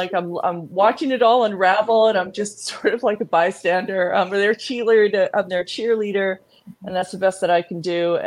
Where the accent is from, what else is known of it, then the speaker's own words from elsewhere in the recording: New York, United States; now in Greenwich, United States; I live in Greenwich, Connecticut. I'm originally from New York, beautiful New York, New York. And I've been living all around the world and finally settled in Greenwich, Connecticut